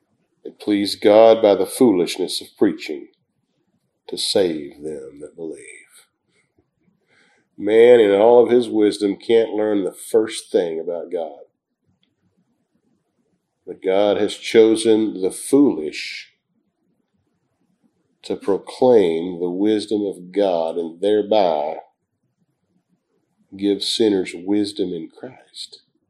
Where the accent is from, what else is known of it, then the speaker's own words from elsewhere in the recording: Pasadena, Texas, United States; I'm from Pasadena, Texas.